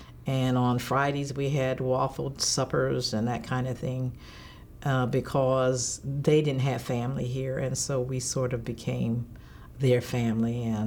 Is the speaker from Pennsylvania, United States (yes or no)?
no; Connersville, Indiana, United States; now in Ann Arbor, United States; I was born in Connersville, Indiana, and there was my brother that's next to me. He's 18 months younger than I. And we grew up in Connersville until we moved here to Ann Arbor in September of 1941.